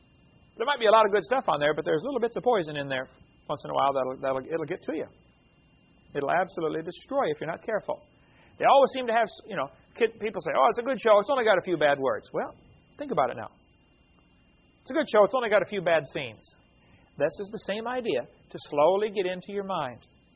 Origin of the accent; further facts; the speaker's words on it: East Peoria, Illinois, United States; I've got two older brothers and a younger sister. I was raised in East Peoria, Illinois.